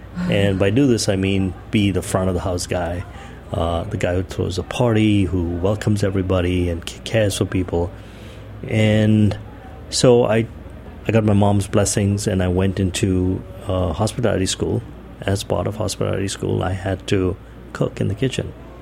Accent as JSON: {"language": "English", "country": "India", "tie": "born or raised there", "said": "Growing up in India was actually pretty interesting. Most people don't, when they hear me speak, they say you speak English very well. I spoke only English growing up. I went to school in English. We were six kids."}